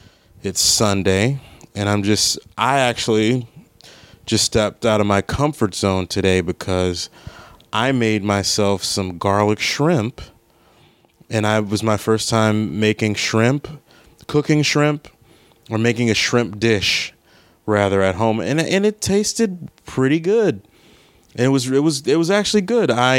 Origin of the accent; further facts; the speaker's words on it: Maryland, United States; I'm not the hugest seafood fan, and I know that it's blasphemy for me because I'm from Maryland